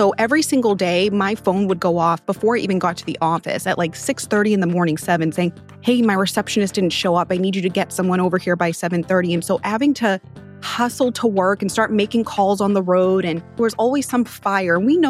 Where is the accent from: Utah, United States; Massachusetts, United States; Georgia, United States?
Massachusetts, United States; Haverhill; now in Houston, United States; I grew up just north of Boston, Massachusetts. I grew up in a city called Haverhill.